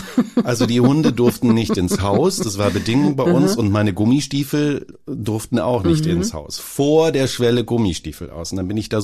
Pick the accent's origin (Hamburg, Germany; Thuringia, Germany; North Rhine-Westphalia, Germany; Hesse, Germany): Thuringia, Germany; Apolda; Vorher auf dem Dorf in der Nähe von Apolda. Und ja, Apolda ist aber eigentlich auch ein Dorf.